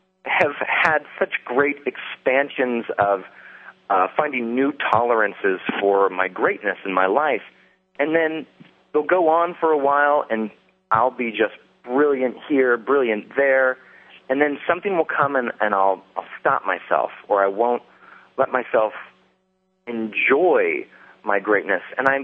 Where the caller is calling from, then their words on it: New York City, New York, United States; I'm calling from New York City.